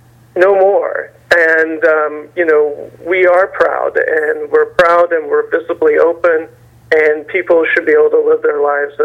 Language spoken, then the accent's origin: English; Kansas, United States; I'm originally from Kansas, so I understand that utopia message very well.